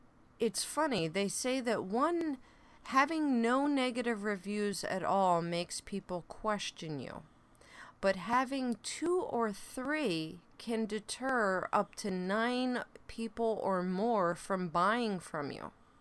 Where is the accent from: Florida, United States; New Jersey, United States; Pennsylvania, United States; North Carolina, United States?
New Jersey, United States; But yes, I say water, not water. I am from New Jersey. It's water.